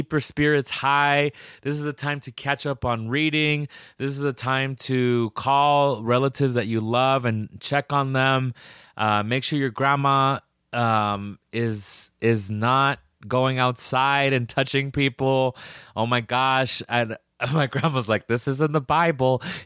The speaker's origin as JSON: {"language": "English", "town": "Las Vegas", "region": "Nevada", "country": "United States", "tie": "born or raised there", "said": "I get to breathe and be by myself in my home town for this long. So I'm just trying to be positive about this because it's very scary, especially here in Vegas when pretty much 95% of my family works in casinos"}